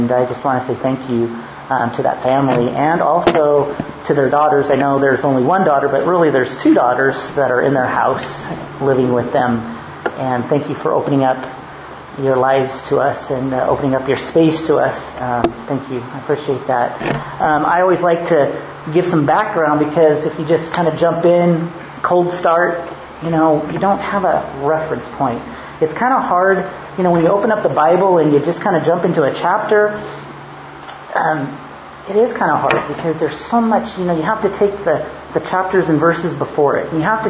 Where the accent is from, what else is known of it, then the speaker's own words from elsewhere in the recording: Boise, Idaho, United States; We are from the States, Boise, Idaho. I usually say Boise because people don't know Meridian, but they're one and the same.